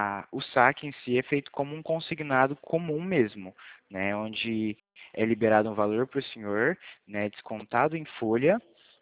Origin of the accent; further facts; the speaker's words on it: Franca, São Paulo, Brazil; Meu DDD é 16, tá? Eu sou aqui da cidade de Franca.